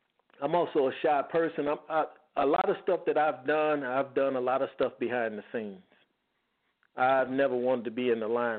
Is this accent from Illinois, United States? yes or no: yes; Chicago, Illinois, United States; when I was growing up in Cabrini, we didn't call the police when we had problems.